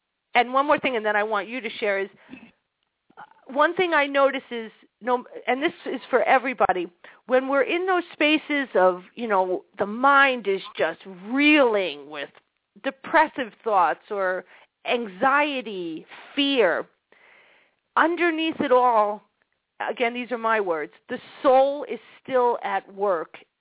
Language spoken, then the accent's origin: English; Brooklyn, New York, United States; my family, we didn't hit in my family. We're Jews from Brooklyn, New York. We scream.